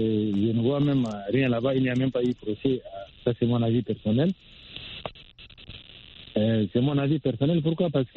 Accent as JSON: {"language": "French", "country": "Chad", "lives_now": "Ouagadougou, Burkina Faso", "said": "Je suis un Tchadien."}